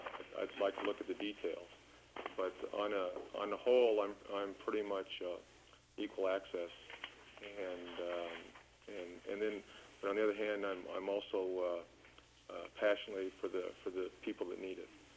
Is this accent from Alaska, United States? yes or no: yes; Fairbanks, Alaska, United States; As you can see from my resume, I'll keep this brief. Lifelong Alaskan, born and raised in Fairbanks. I presently live in Anchorage